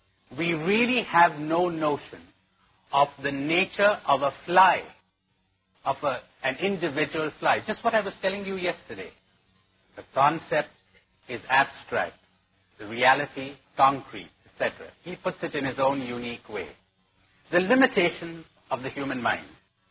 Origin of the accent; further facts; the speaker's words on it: India; talking of a situation back home, I'm an Indian. Now, we've got another country called Pakistan.